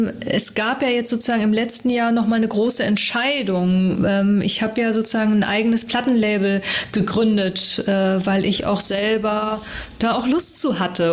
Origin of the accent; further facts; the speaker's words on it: Hamburg, Germany; Barmbek, aufgewachsen jetzt so mit den Eltern und Schulzeit war ja so im Norden Richtung Sasel, Wellingsbüttel, geboren in Farmsen. Und dann ging es eigentlich querbeet, also dann Eimsbüttel und dann auch einmal Ottensen und dann jetzt konstant eigentlich so St. Pauli, Altona